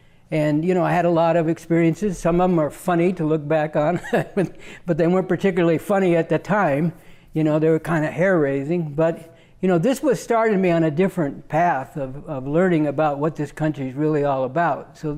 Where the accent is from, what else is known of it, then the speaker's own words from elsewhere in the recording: Berkeley, California, United States; I grew up in Berkeley. I was very fortunate to go to a high school. There was only one high school in the entire city, so everybody, of course, went to it.